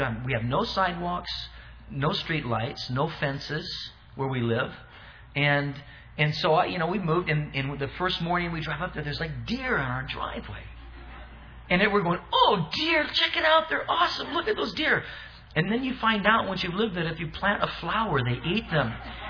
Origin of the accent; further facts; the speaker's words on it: Anaheim, California, United States; I grew up in Orange County. I grew up in Anaheim. From like fourth grade on, I lived in Anaheim and a little bit in Orange and then in Costa Mesa.